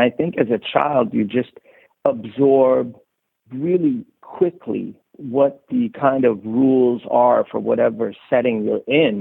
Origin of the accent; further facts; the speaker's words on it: Lund, Skåne, Sweden; I was born in Sweden. I grew up in Sweden. My dad's an African American. My mom's a white American woman. Yet and still, even though I was born in this land